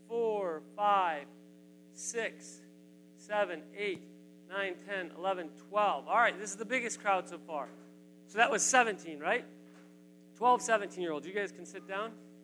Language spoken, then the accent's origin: English; North Carolina, United States; I'm from North Carolina. Are we good? All right, I'm from North Carolina.